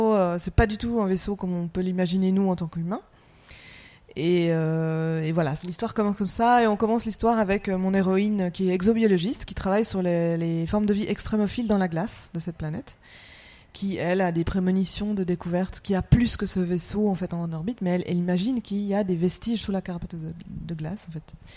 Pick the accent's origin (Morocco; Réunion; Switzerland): Switzerland; Donc, moi, je suis suisse, hein, si jamais.